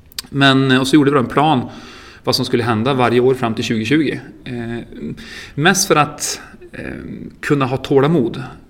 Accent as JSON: {"language": "Swedish", "town": "Örnsköldsvik", "region": "Västernorrland County", "country": "Sweden", "also_born_or_lived": "Stockholm", "said": "jag var från Örnsköldsvik och jag hade ju varit i Stockholm ganska länge också."}